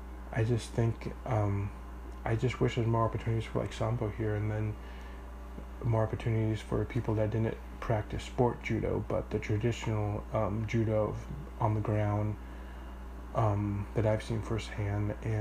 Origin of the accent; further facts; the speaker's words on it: Oregon, United States; When I'm from Oregon, but West Lynn is a pretty, you know, uppity rich people's place